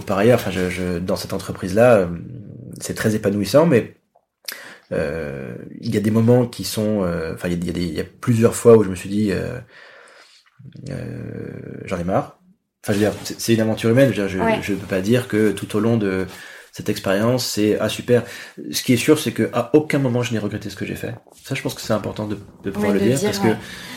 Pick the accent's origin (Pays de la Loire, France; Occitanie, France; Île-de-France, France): Île-de-France, France; Paris; born there; je suis parisien de naissance, c'est des lieux qui sont mythiques